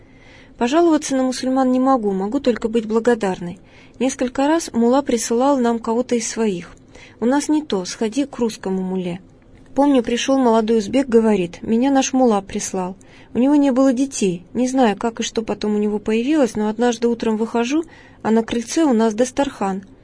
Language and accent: Russian; Ukraine; Я хохлушка